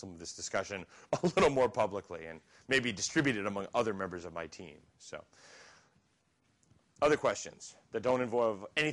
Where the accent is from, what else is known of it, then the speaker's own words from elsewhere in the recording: United States; am I from the States? I am from the States